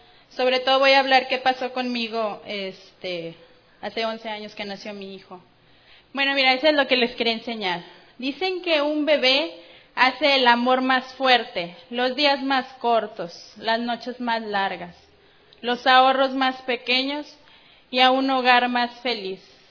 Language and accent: Spanish; Ciudad Victoria, Tamaulipas, Mexico; Ciudad Victoria, de donde soy yo, y Monterrey.